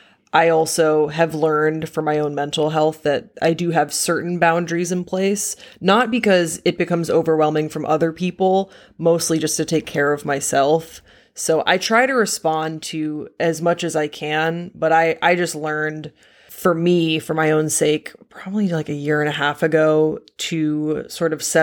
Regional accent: Belgium; I grew up in Belgium.

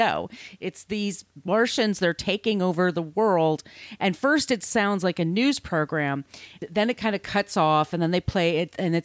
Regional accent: East Coast, United States; I'm from the East Coast, but you lived there for a while.

